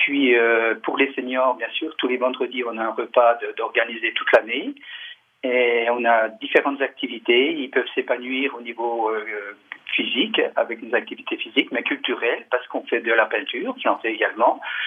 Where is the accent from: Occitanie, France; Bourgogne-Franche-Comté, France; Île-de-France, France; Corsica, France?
Bourgogne-Franche-Comté, France; Pontarlier; moved away as an adult; now in Ondres, France; Je suis originaire de Pontarlier, dans le Doubs. Je suis arrivé à Hondres en 2000 avec mon épouse pour des raisons professionnelles